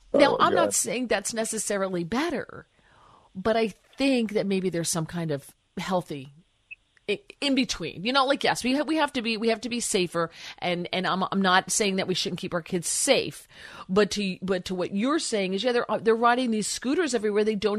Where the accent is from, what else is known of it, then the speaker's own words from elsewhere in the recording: New Jersey, United States; I mean, I grew up in New Jersey drinking water out of a hose, right?